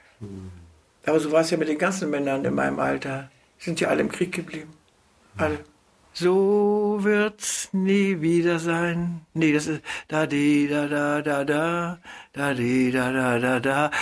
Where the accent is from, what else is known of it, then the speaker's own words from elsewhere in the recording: Stargard, West Pomeranian Voivodeship, Poland; Ich komme aus Pommern. Aus Hinterpommern bin ich sehr stolz drauf. Jawohl, ich bin eine Pomeranze. Ich sah meine Mutter ja so früh, da bin ich erst knapp 2 gewesen und hat meine Großmutter mich zu sich nach Stargard geholt.